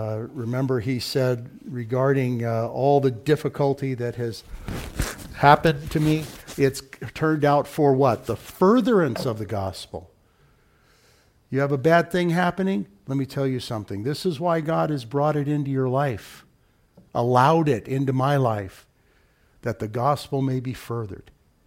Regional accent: United States; I can't help but be grossly prejudiced because I'm an American. German and Irish, especially Irish descent, but I'm American.

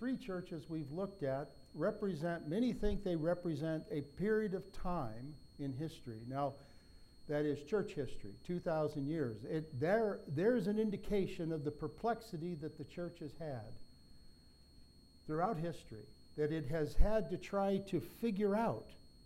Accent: United States; Now, I'm an American, and I'm privileged to be an American, and I'm privileged to live in a peaceful country.

